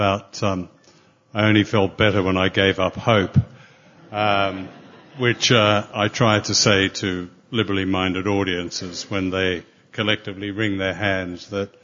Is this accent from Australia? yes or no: yes; Australia; I grew up in Australia